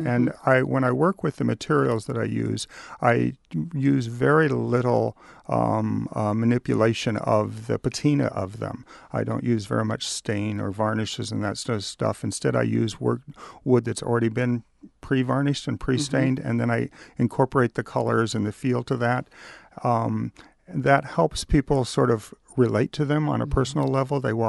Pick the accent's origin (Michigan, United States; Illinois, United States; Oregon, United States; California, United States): Oregon, United States; Portland; I'm originally from Portland.